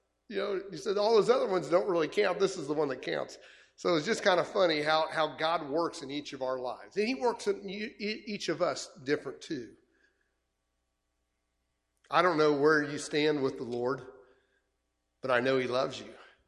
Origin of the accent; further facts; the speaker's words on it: United States; I grew up in America, and I grew up in a home that celebrated Christmas.